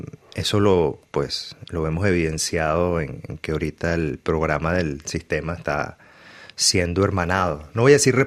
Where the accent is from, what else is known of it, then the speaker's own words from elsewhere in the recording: Caracas, Capital District, Venezuela; soy caraqueño.